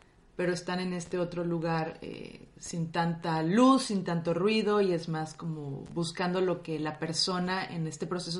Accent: northern Mexico, Mexico; sí, soy mexicana, pero soy mexicana del norte de México.

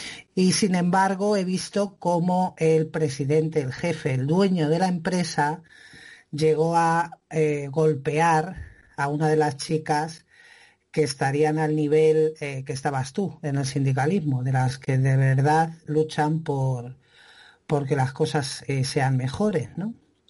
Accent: Madrid, Community of Madrid, Spain; yo soy de Madrid

